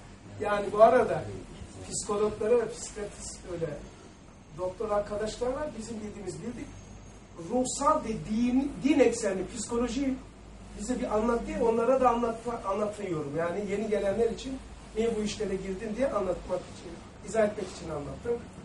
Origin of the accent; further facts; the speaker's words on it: Black Sea Region, Turkey; Ben Karadenizliyim. Orada 100 metre, eskileri söylüyorum eskiler. 100 metre vardı yoktu. Tahtalı evlerimiz vardı.